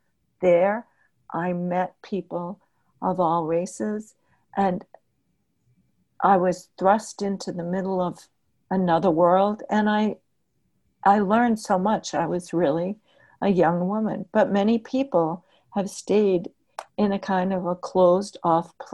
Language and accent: English; Quincy, Massachusetts, United States; born there; I was born in Quincy. I've worked in Quincy. I have family living in Quincy for a long time.